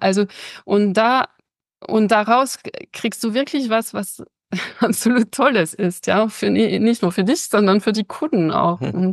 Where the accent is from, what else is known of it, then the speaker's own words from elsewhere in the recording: northern France, France; und ich bin Französin und bei uns ist die Küche und das Kochen ja ein Nationalkunst sozusagen.